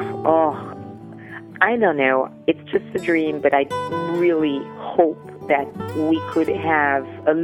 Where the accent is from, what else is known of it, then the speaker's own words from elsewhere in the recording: Guadeloupe; I'm from Guadeloupe, French West Indies, in the Caribbean.